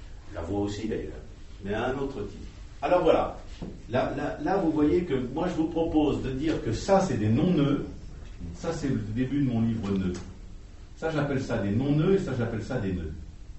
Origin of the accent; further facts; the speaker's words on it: United States; French is a second language; now in France; Cellulaire en anglais, je suis américain.